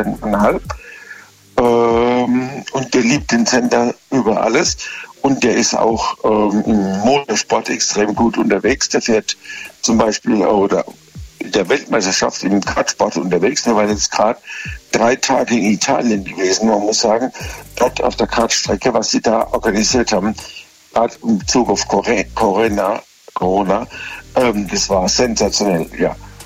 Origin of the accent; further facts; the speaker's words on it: Maxdorf, Rhineland-Palatinate, Germany; Aus Maxdorf.